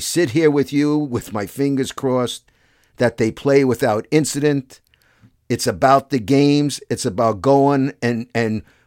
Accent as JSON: {"language": "English", "country": "United States", "said": "Because I'm an American. I want to root for the USA"}